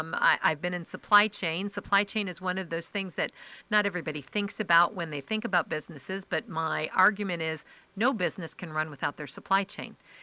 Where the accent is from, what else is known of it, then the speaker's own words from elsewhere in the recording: South Carolina, United States; I'm from York County. Fort Mill School District is one of the best in the state.